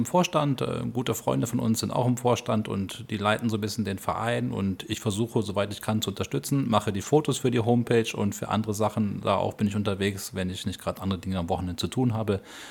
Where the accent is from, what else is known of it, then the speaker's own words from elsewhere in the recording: Troisdorf, North Rhine-Westphalia, Germany; also born or lived in Groß-Gerau; Also geboren bin ich in Groß-Gerau, also in Hessen, auf ganz, ganz kurz da gelebt. Und danach bin ich aber nach NRW gezogen, nach Troisdorf, zwischen Köln und Bonn, ein kleines Örtchen, habe dann dort bis zum Abitur gelebt